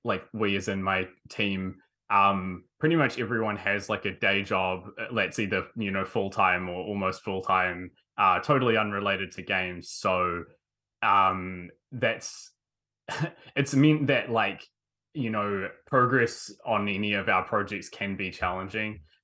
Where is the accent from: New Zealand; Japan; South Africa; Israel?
New Zealand; Blenheim, Marlborough; I'm from Blenheim originally, from Marlborough, so totally have that had that small town mildly closeted like weird experience to draw from.